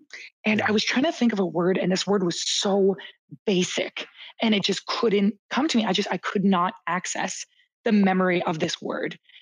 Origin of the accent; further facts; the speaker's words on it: Canada; as a Canadian, I was exposed to American healthcare for the first time